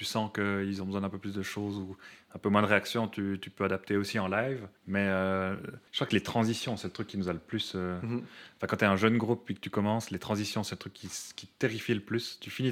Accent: Biel/Bienne, Bern, Switzerland; c'est qu'on est biennois, mais on ne joue pas beaucoup à Bienne.

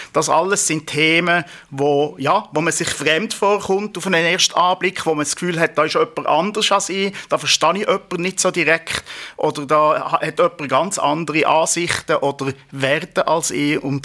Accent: Switzerland; ich bin auch noch einheimisch, ich bin auch noch gut gebildet, ich bin auch noch in der Mehrheitsreligion aufgewachsen hier in der Schweiz

